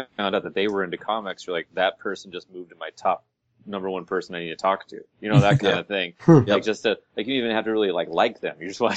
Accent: Seattle, Washington, United States; Well, I grew up in Seattle when I was, you know, when I got my first guitar, it was like the perfect time of the grunge thing

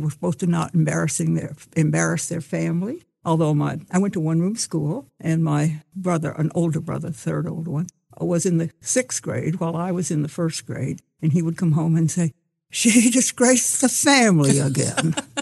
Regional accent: Vermont, United States; Anyway, so growing up in Vermont, I remember when I came home from graduating in high school

